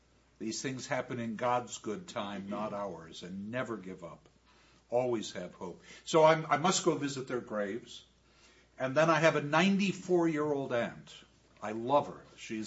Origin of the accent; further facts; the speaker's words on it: Eau Claire, Wisconsin, United States; I'm from Eau Claire, Wisconsin, which is about 90 minutes from here.